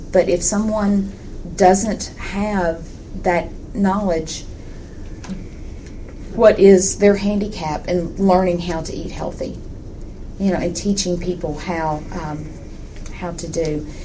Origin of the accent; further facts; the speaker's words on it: the South, United States; we're from the South, and, you know, we like our fat.